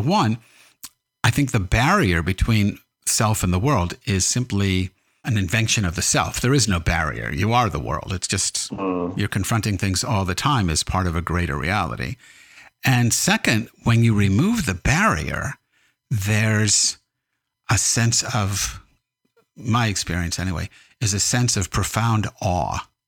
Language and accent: English; United States; without me being an American, me being a Jew, me being, you know, a male, all that stuff.